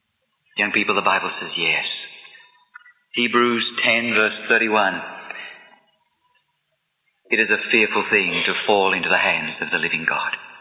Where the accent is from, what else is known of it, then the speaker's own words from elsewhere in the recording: Australia; He told you I'm from Australia. That's true.